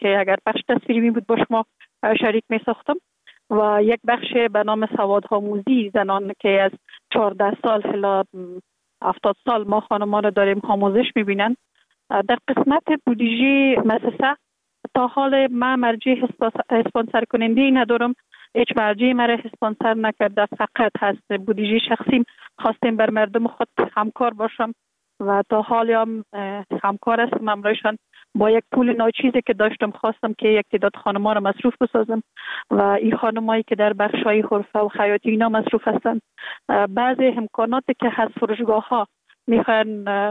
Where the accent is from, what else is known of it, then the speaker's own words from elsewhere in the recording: Kabul, Afghanistan; born there; که به خلاص شفرمون با خود پیوند دادیم، در کابل زندگی میکنم. در کابل متولد شدیم در سال 1363 در یک خانه واده روشن فکر، خانواده که از جمله خانواده های اهل معارف کشور بودن متولد شدیم